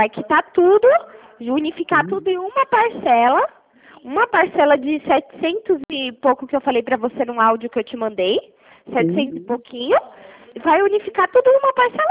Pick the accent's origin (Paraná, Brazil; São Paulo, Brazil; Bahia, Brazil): São Paulo, Brazil; Eu sou de São Paulo.